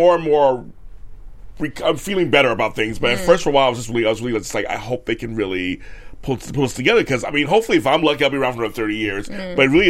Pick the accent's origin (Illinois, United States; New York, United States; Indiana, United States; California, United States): California, United States; Los Angeles; I grew up in South Central LA, so I grew up not rich or anything.